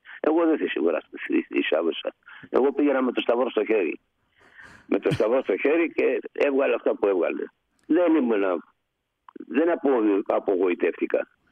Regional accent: Syros, South Aegean, Greece; Από Σύρο.

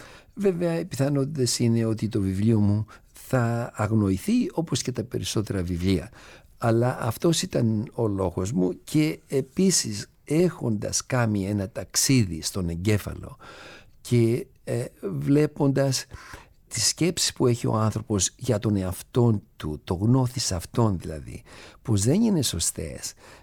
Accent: Ithaca, Ionian Islands, Greece; Στην Ιθάκη βέβαια είναι ο τόπος μου

